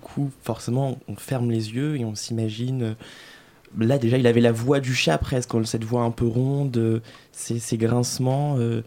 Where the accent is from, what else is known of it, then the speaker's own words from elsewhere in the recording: Réunion; Alors moi, j'ai grandi à La Réunion.